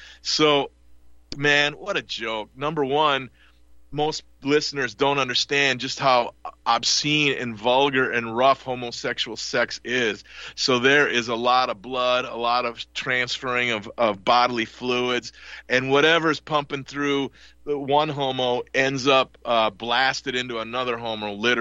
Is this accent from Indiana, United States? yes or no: no; Milwaukee, Wisconsin, United States; I grew up in Milwaukee as a little boy, was a big Green Bay Packer fan under Vince Lombardi.